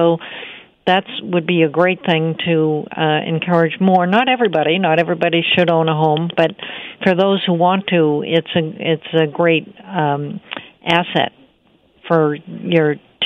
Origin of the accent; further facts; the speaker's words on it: New England, United States; Well, I'm from New England and was a homeowner then, so I totally see it.